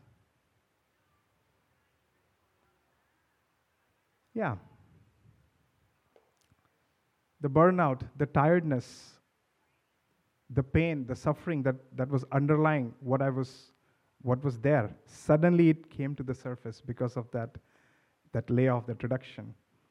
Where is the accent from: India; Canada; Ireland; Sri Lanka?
India; now in United States; Growing up in India, I've come to Silicon Valley.